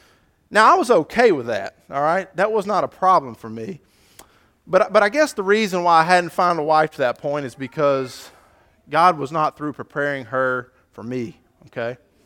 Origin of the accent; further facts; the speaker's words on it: Huntsville, Texas, United States; I grew up in Huntsville, and so it's always fun for me to be able to come back to Texas and drive through Texas